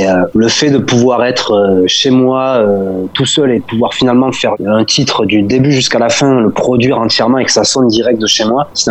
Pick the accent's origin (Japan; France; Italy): France; Toulouse, Occitanie; moved away as an adult; also born or lived in Strasbourg; je suis parti de Toulouse, moi je suis toulousain, donc au départ, et je suis parti de Toulouse à la vingtaine pour suivre une nana, évidemment, et du coup, je suis parti en Strasbourg dans un premier temps